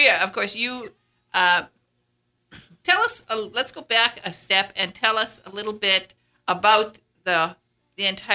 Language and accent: English; Highland Park, Michigan, United States; I'm from Highland Park, Michigan, which was